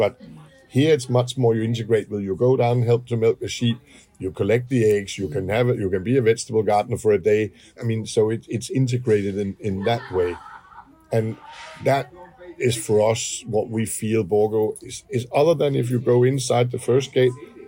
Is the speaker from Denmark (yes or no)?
yes; Denmark; we are from Denmark.